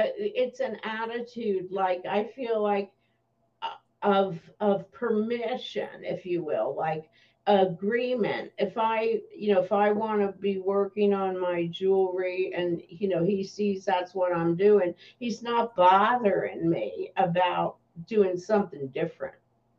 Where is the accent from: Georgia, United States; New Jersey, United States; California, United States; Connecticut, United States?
New Jersey, United States; go to New York shopping, because I grew up in New Jersey